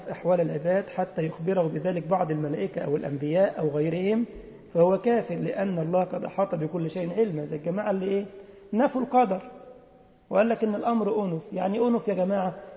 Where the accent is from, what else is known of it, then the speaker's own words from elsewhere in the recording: Egypt; والله يا جماعة كان عندنا في مصر